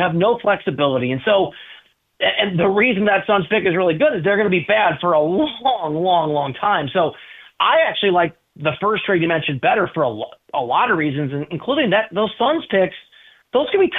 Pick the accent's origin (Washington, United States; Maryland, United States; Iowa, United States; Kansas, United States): Iowa, United States; Dubuque; I'm from Dubuque.